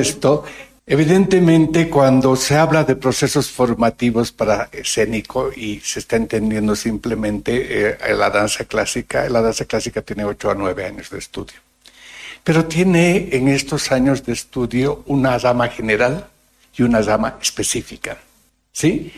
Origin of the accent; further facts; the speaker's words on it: Bolivia; Señores, los culpables somos nosotros los bolivianos, que hacemos folclor, que difundimos el folclor